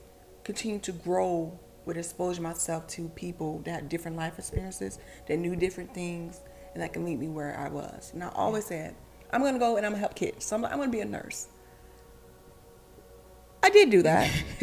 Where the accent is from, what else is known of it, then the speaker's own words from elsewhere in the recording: Orlando, Florida, United States; I'm from Orlando, so we were moving all up and down Orlando.